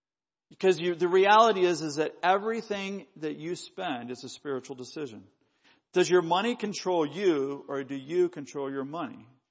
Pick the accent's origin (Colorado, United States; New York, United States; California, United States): Colorado, United States; Now, I'm from Colorado, so we already started a mile high.